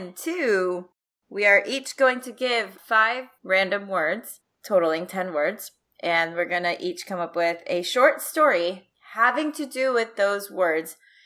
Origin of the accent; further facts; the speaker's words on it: South Korea; moved away; that's what I remember of growing up in Korea. We used to always have white Christmases.